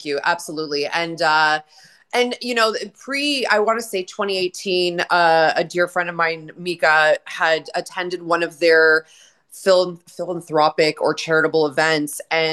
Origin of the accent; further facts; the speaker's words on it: Etobicoke, Ontario, Canada; I grew up in the Greater Toronto Area, born and raised in Etobicoke. I've been going to Prophet Elias Church for 35 years, volunteered in various programs. I grew up in Etobicoke, went to school at York University.